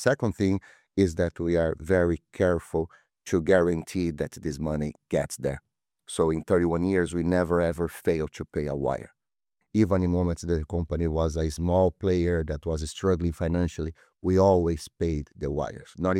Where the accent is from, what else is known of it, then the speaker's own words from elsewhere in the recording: Brazil; now in United States; As you can see, based on my accent, I'm not from South Dakota. I'm Brazilian. I moved to US 10 years ago.